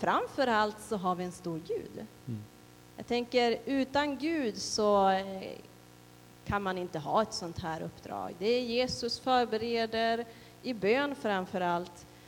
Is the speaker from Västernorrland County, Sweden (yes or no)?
yes; Örnsköldsvik, Västernorrland County, Sweden; för jag är från Övik.